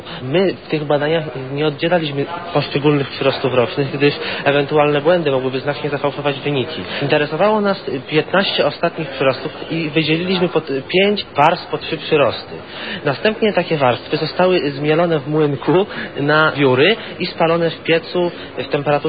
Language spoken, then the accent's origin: Polish; Dąbrowa Górnicza, Silesian Voivodeship, Poland; jestem z Dąbrowy Górniczej, chodzę do pierwszego liceum, do klasy maturalnej.